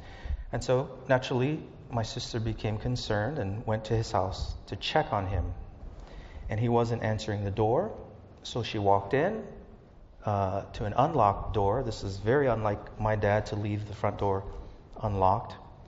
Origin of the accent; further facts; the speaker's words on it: Hawaii, United States; born there; I was born in Hawaii. I love the ocean, but not that much where I would die from drowning.